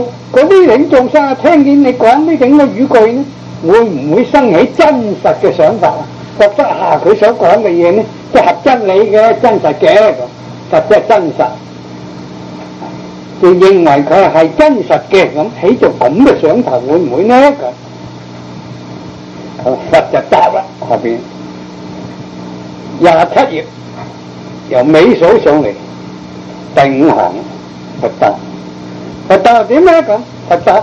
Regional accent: Guangdong, China; accent: Cantonese

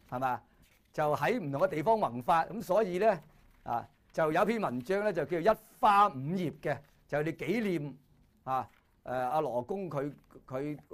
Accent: China; 尤其是我哋中國人，我哋中國人咧好多時係咩啊？係崇尚如來藏嘅思想嘅

